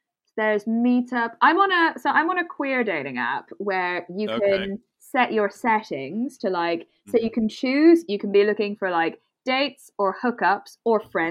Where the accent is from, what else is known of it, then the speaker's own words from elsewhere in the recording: Belgium; I'm from Belgium.